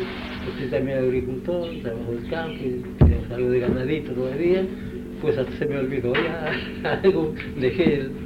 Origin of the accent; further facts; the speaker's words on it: Guerrero, Mexico; Ahí en Guerrero, sí.